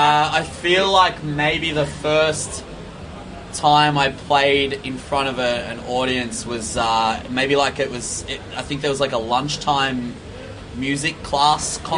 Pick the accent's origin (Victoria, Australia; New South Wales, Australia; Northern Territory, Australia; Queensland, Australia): Victoria, Australia; I learnt to kind of leave my hometown and, you know, explore other places around Melbourne, and, you know, even just like learning to catch a train to get into the city